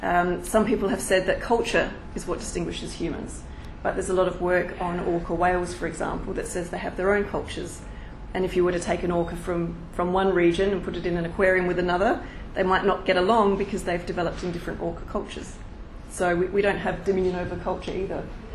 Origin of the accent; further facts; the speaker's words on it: Australia; when I don't even know that, as an Australian, I can see the world through your point of view either?